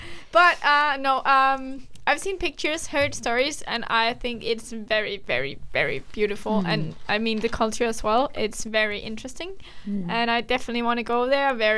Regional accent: Aalborg, North Denmark Region, Denmark; English is a second language; I mean, I'm from Aalborg, mm-hmm. or near Aalborg in Denmark

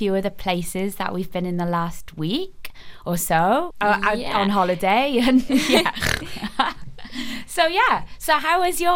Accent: Wales, United Kingdom; just because I'm Welsh and we have a lot of sheep.

